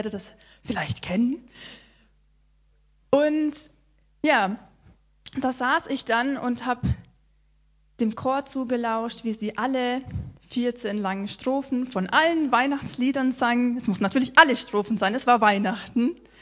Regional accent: Bavaria, Germany; sondern ich bin gebürtig aus Bayern, aus dem schwäbischen Bayern-Landkreis Donau-Ries. Ich roll das R. Das werde ich in der Predigt nicht verbergen können. Da bin ich aufgewachsen, zur Schule gegangen.

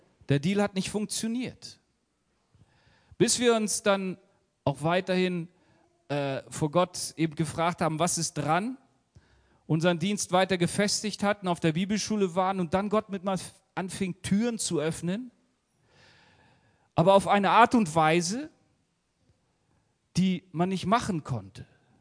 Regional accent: Germany; Ich bin ja Deutscher und so deutsch wie ich, glaube ich, kann keiner sein.

